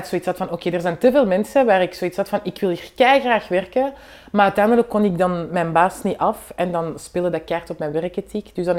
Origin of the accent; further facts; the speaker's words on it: Vilvoorde, Flemish Brabant, Belgium; Ik ben van Vilvoorde en al mijn close vrienden waren ook kinderen van migranten.